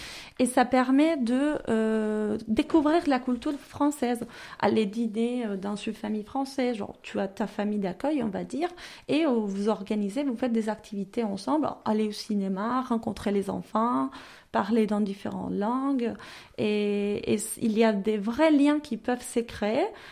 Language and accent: French; Málaga, Andalusia, Spain; Alors, moi, je viens de Malaga et j'ai fait mes études à Grenade.